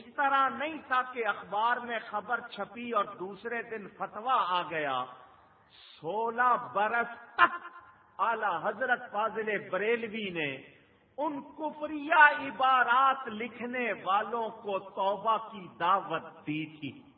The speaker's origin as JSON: {"language": "Urdu", "town": "Karachi", "region": "Sindh", "country": "Pakistan", "tie": "born or raised there", "said": "میں اسی کراچی میں پلا بڑا ہوں"}